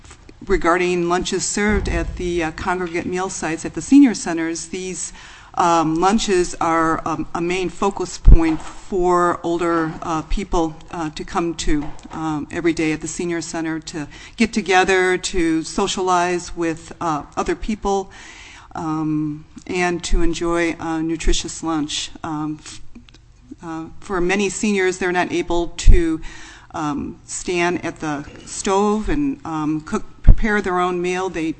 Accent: Chicago, Illinois, United States; I'm from Chicago. What can I say?

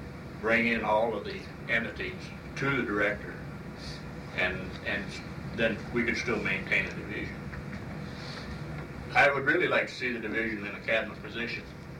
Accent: Fairbanks, Alaska, United States; I'm from Fairbanks. This is my mailing address.

